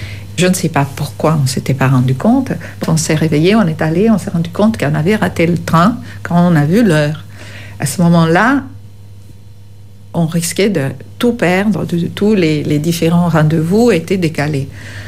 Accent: Vicenza, Veneto, Italy; now in France; Je suis italienne de la région de Venise, d'une petite ville qui s'appelle Vicenza. Je suis arrivée ici en printemps de 80.

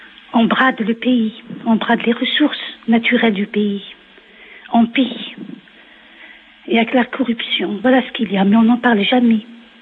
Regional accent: Algeria; Bonjour à tous. Voilà, je suis algérienne et je réagis au voyage

